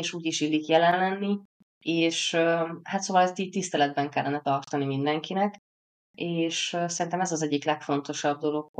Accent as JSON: {"language": "Hungarian", "region": "Békés", "country": "Hungary", "tie": "born or raised there", "said": "én Békés megyében nevelkedtem, egy icipici faluban, tehát ott ilyen túl nagy dimbek, dombok nem voltak"}